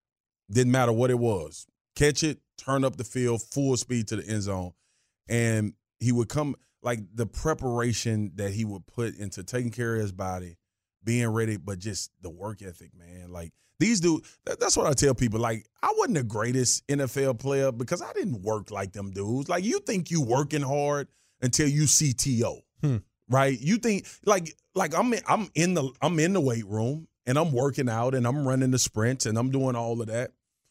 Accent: Baton Rouge, Louisiana, United States; Like, I'm from South Baton Rouge.

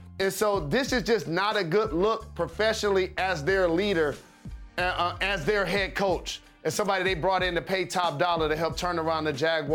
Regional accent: Michigan, United States; It has a lot to do with the fact I'm from Michigan.

